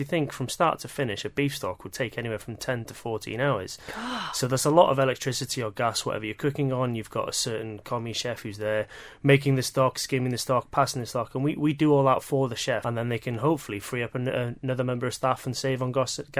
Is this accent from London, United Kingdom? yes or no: no; Wales, United Kingdom; I'm not from around here. I'm from North Wales.